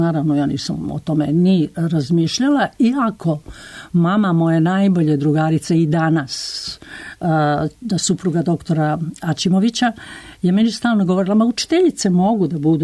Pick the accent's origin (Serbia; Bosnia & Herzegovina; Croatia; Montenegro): Serbia; Čačak, Moravica District; also born or lived in Guča; ja sam u Guči završila prvi raz do osnovne škole. Kasnije je tata sa službom prešao u Čačak i u Čačku sam dovršila osnovnu školu, 4 razreda gimnazije, a onda sam upisala učiteljsku školu u Užicu